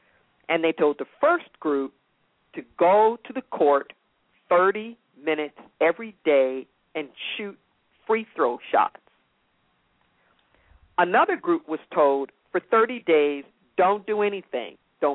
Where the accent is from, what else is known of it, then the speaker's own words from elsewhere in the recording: Los Angeles, California, United States; And I just mentioned that I came from Los Angeles.